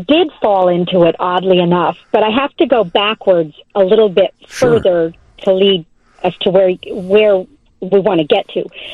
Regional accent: Reading, Pennsylvania, United States; I grew up in Reading, Pennsylvania.

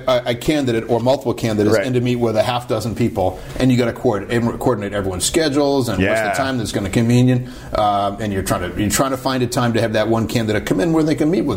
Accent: Boston, Massachusetts, United States; I'm from Boston.

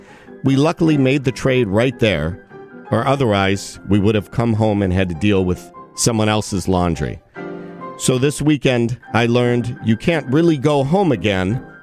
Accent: Deerfield, Illinois, United States; if you've ever listened to this show, I'm sure you know I'm from the Chicago suburbs.

